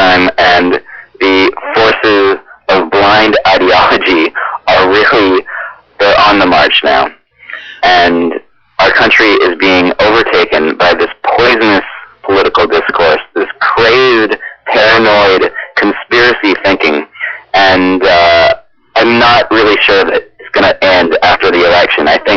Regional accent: Anchorage, Alaska, United States; Well, I grew up in Anchorage.

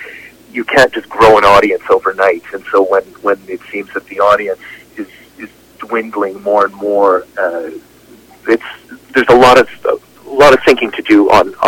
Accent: Toronto, Ontario, Canada; now in Vancouver, Canada; I grew up in Toronto.

